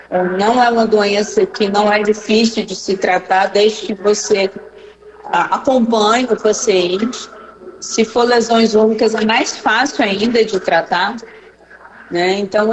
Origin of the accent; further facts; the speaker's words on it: Goiânia, Goiás, Brazil; E eu sou de Goiânia, Goiás